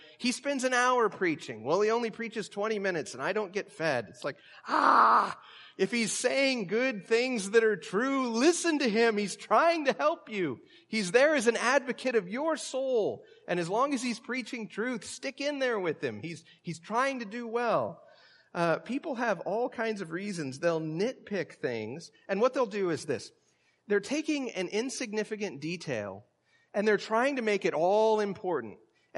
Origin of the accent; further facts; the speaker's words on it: West Coast, United States; I grew up on the West Coast, and I don't need anybody knowing the stories of what I did in high school and college. So that's why I'm out here in Virginia.